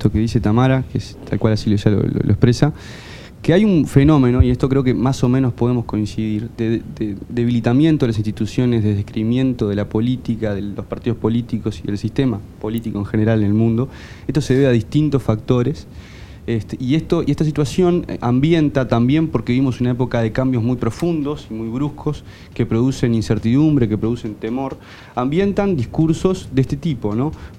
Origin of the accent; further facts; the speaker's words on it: Uruguay; eso es lo que nos da sentido como uruguayos